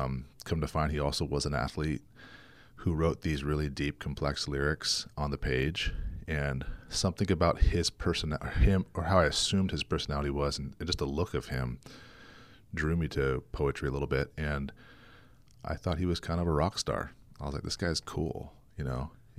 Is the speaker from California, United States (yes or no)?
yes; Cayucos, California, United States; I feel like I learned a lot about community growing up in Cayucas and the importance of friends and neighbors